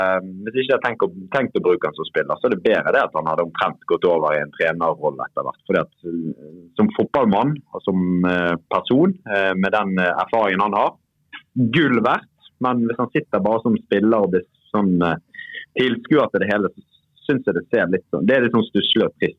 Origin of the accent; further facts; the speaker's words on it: Bergen, Vestland, Norway; Ja, jeg er jo bergenser, og jeg har 2 gutter